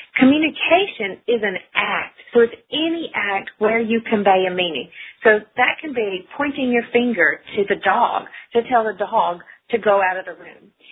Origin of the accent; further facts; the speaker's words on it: the South, United States; It could also mean Coke, which in the South we call all sodas Coke, and so we're from the South and that's what he learned